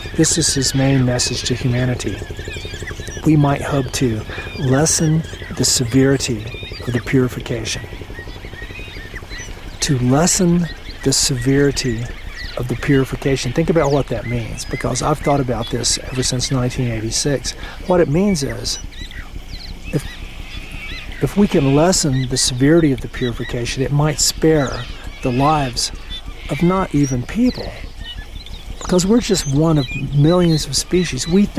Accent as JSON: {"language": "English", "country": "United States", "said": "dude, listen to my accent. He's British. I'm like, I'm a Yank."}